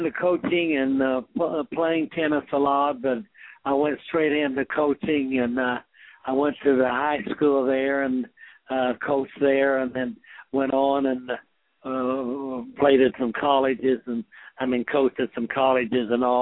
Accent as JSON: {"language": "English", "town": "Perryton", "region": "Texas", "country": "United States", "tie": "born or raised there", "said": "Yes, I grew up in Perryton, and then I got the first scholarship at Texas Tech"}